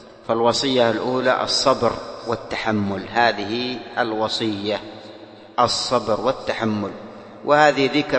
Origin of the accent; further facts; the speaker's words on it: Yemen; عندنا في اليمن دور حديث